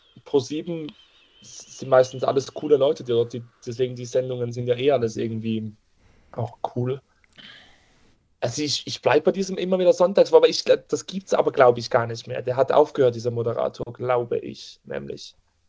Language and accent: German; Switzerland; Ich verstehe Schweizerdeutsch, ich bin Schweizer